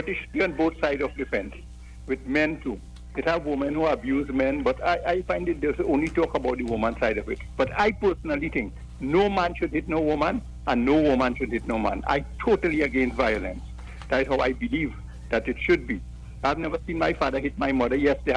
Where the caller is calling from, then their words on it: Kukawa, Borno, Nigeria; Good morning. I'm calling from Kukawa.